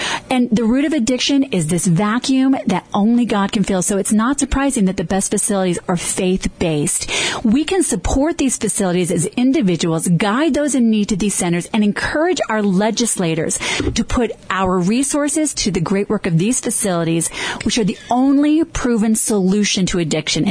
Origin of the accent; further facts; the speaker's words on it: Denver, Colorado, United States; You know, in Denver, my hometown, this legislation was passed by the city council to open an injection site.